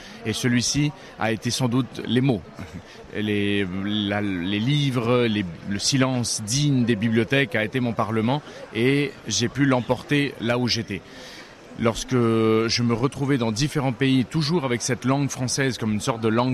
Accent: Paris, Île-de-France, France; born there; moi je suis né à Paris, mais de deux parents totalement latino-américains.

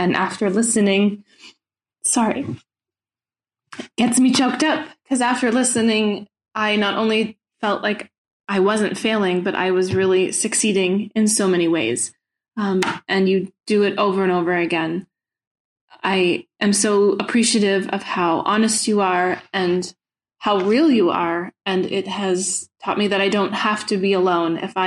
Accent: United States; now in Brussels, Belgium; I'm sending this message from Belgium, Brussels, but I am an American with 2 kids and a husband.

